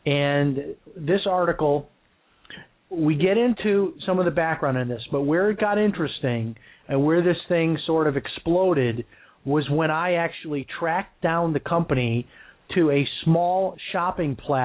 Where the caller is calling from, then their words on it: United States; I'm on a recorded line and I'm calling from the United States.